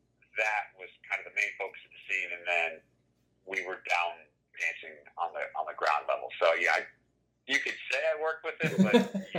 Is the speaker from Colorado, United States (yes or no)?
no; Kansas, United States; a kid growing up in Kansas, it was like, right, you want to be an actor.